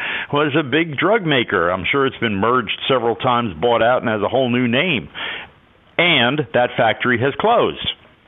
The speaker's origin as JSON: {"language": "English", "region": "New Jersey", "country": "United States", "tie": "born or raised there", "said": "I grew up in New Jersey, and northern New Jersey."}